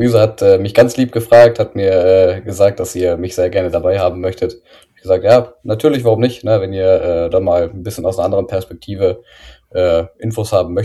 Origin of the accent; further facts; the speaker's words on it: Hildesheim, Lower Saxony, Germany; Also ich bin ursprünglich gebürtiger Hildesheimer. Meine Eltern wohnen immer noch da in der Gegend, bin da aufgewachsen.